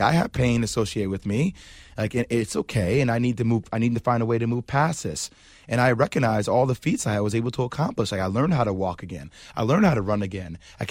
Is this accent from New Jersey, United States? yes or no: yes; New Jersey, United States; also born or lived in New York; Look, I'm from New Jersey, New York. I love New York